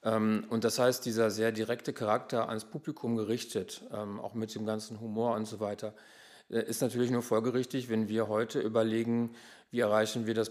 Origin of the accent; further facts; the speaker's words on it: Germany; als Deutscher hätte ich natürlich schon gerne auch durchaus gearbeitet mit durchgehend deutschen Texten